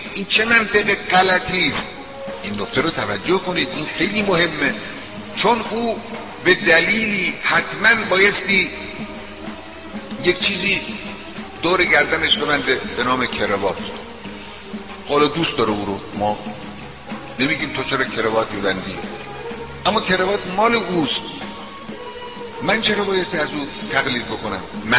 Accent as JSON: {"language": "Persian", "country": "Iran", "said": "چرا من باید احساس حقارت کنم به خاطر ایرانی بودنم؟"}